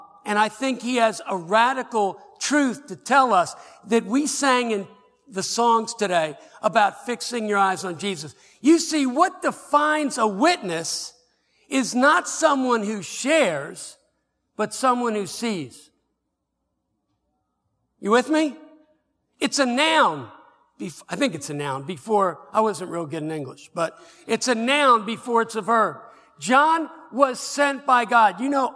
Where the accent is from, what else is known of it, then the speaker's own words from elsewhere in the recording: Philadelphia, Pennsylvania, United States; I went to a Southern Baptist school. I was from Philadelphia, and I didn't really know what a Baptist was. I was Catholic and went there to play football and became a Christian.